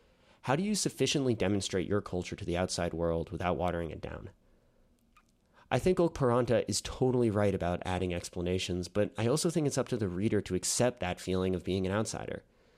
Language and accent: English; Brooklyn, New York, United States; I grew up in Brooklyn. I live in Brooklyn, and other than my 4 years at college, I spent my entire life in Brooklyn.